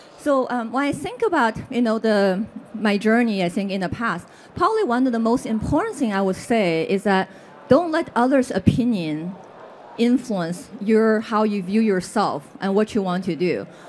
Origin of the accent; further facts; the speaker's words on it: China; because those are not available when I grew up in China